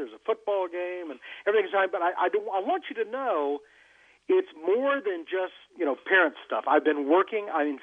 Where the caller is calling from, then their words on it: Sewanee, Tennessee, United States; So I'm joining you from University of the South, gorgeous Suwanee, Tennessee.